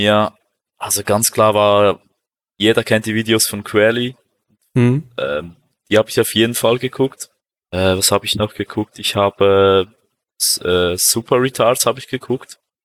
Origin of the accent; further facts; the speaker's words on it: German-speaking Switzerland, Switzerland; Als Deutschschweizer Schüler hast du in der 5. und 6. Klasse hast du Englisch und Französisch.